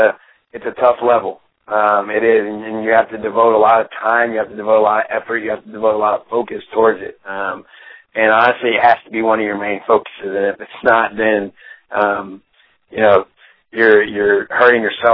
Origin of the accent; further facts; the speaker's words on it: Alabama, United States; I'm a huge college football fan, and I grew up in Alabama, so I'm a big-time Alabama football fan.